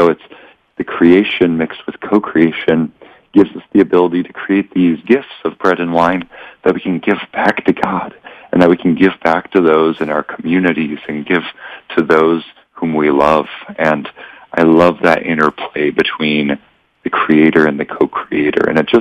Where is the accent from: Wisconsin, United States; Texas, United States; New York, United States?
Wisconsin, United States; And I'm from Wisconsin, so we have all four seasons.